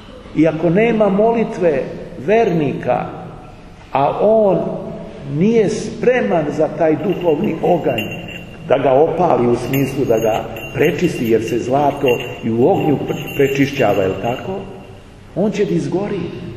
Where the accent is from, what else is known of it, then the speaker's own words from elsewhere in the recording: Serbia; Zato dolazimo u ovu situaciju u koju smo došli kao Srbi.